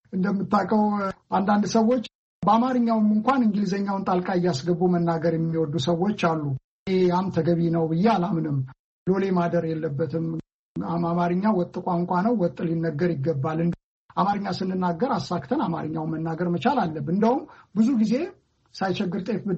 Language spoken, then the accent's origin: Amharic; Addis Ababa, Ethiopia; እኔ ወልጄ ያደግኩት አዲስ አበባ ነው፣ የአማርኛ ቋንቋዬ ነው ብዬ ነው ማምነው። ሌሎቹንም ቋንቋዎች ግዕዝም ቋንቋዬ ነው ብዬ ነው ማምነው። ግዕዝም ብዙ ገፍቼ ባልሄድም ተምሬያለሁ፣ አማርኛም ተምሬያለሁ። ሌሎችንም አንዳንድ ቋንቋዎችን የአገር ቤት የሚነገሩ ቋንቋዎች አውቃለሁ።